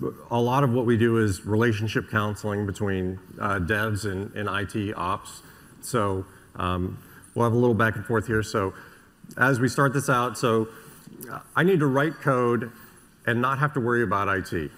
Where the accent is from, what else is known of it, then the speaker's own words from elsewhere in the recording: Bel Air, Florida, United States; And I'm from Bel Air, Florida, sunny Florida, hence why I'm wearing a sweater.